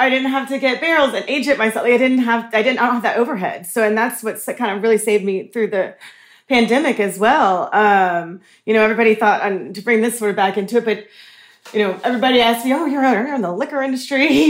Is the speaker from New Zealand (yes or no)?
no; United States; I bring a touch of innovation in there, being the American than I am